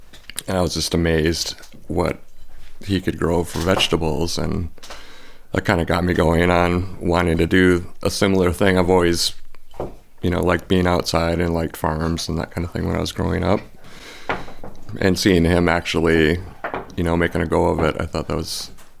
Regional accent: Princeton, Minnesota, United States; I grew up in Minnesota. I was born in Princeton

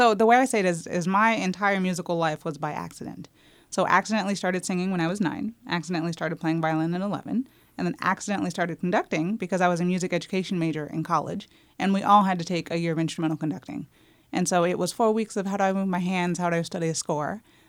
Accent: United States; born there; No. So I was born in the States.

